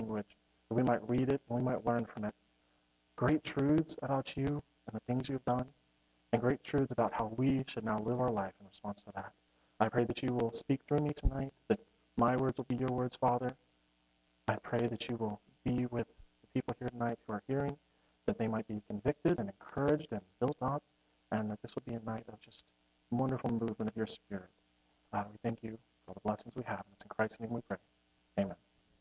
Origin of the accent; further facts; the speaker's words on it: Lexington, Kentucky, United States; I'm from Lexington originally.